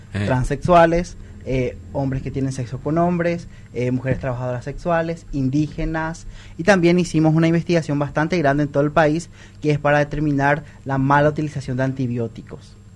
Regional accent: General Aquino, San Pedro, Paraguay; Soy de General Aquino, sí. Después, para estudiar en la Universidad Nacional Caguazú, tuve que trasladarme a vivir solo

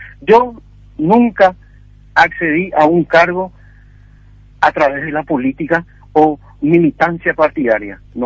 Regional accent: Asunción, Paraguay; now in Concepción, Paraguay; Yo soy de Asunción, en verdad. Y cuando me estaba preparando para irme a Concepción

